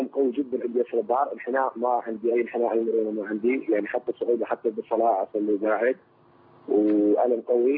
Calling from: Iraq; انا من العراق سويت عمليه قبل 4 سنوات

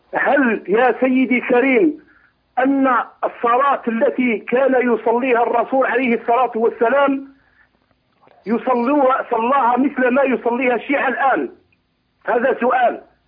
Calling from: Algeria; من الجزائر، السلام عليكم ورحمة الله تعالى وبركاته

